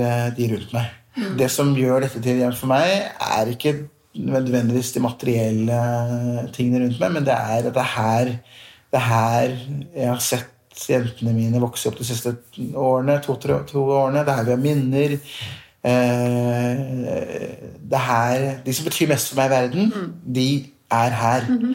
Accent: Lillehammer, Innlandet, Norway; also born or lived in London / Islamabad; jeg vokste opp på Lillehammer, men født i London, tilbrakte noe av barndommen i Islamabad i Pakistan, da foreldrene mine ønsket å bo der, og så flyttet vi tilbake til Lillehammer igjen, og etter at jeg flyttet hjemmefra og studerte, som var i England

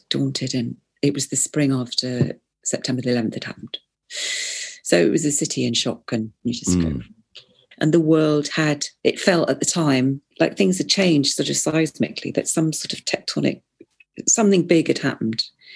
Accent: England, United Kingdom; And when, as an English person, you go

